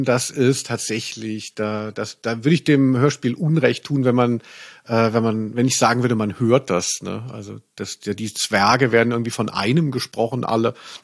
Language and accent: German; Maintal, Hesse, Germany; Ich bin ja in Maintal aufgewachsen